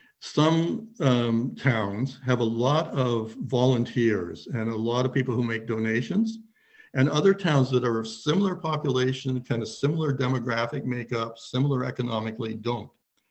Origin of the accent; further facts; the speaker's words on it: Perth, Ontario, Canada; born there; I was born in Perth. I moved away from Perth and came back.